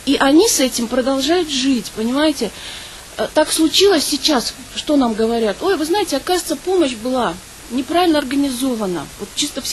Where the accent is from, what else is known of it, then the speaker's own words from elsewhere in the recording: Beslan, North Ossetia–Alania, Russia; Я из Беслана.